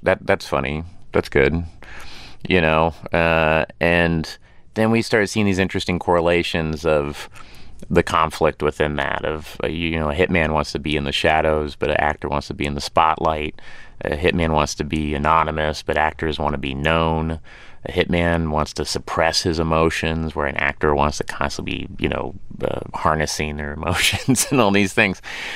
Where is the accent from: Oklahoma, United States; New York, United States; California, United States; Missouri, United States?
Oklahoma, United States; Tulsa; born or raised there